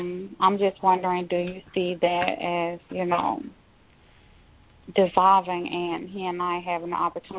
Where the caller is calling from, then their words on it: Texas, United States; I'm in Texas.